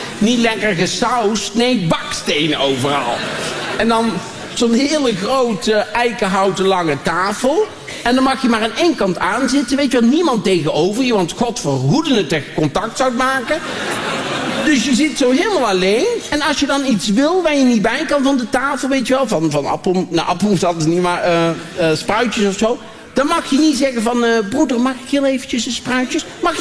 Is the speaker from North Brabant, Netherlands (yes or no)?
yes; Tilburg, North Brabant, Netherlands; Ik kom zelf uit Tilburg. En Tilburg is eigenlijk meer naar boven